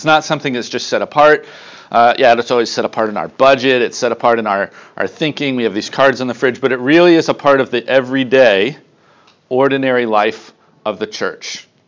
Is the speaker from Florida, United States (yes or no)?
no; Lynchburg, Virginia, United States; now in Yaoundé, Cameroon; We normally live in Yaoundé, Cameroon. We're really from Lynchburg.